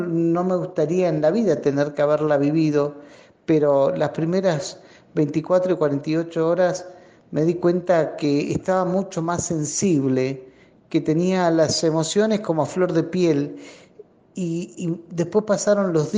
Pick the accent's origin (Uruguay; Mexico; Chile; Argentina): Argentina; El Bolsón, Río Negro; soy del Bolsón, docente.